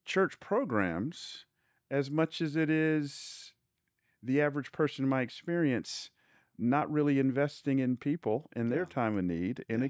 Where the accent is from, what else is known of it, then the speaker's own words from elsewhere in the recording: Atlanta, Georgia, United States; I grew up down south. I grew up in Atlanta. I'm not picking on Southern folks.